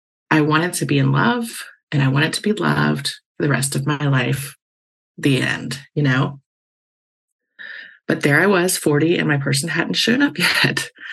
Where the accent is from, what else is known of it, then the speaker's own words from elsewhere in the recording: the South, United States; I grew up in the South, where the normal pattern of life is to go to school, get married, and have babies.